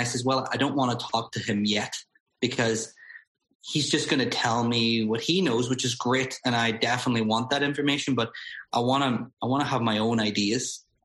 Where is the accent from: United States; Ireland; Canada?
Ireland; growing up in Ireland, just the conditions don't lend itself to target golf.